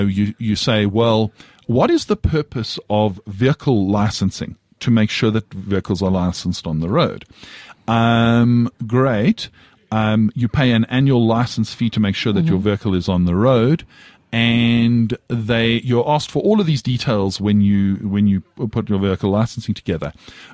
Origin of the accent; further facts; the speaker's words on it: South Africa; as a South African